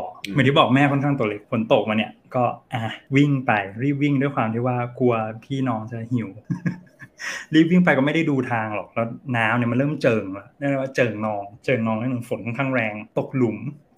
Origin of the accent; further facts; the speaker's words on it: Bangkok, Thailand; แต่ว่าตัวผมเองเนี่ยคนกรุงเทพตั้งแต่กำเนิด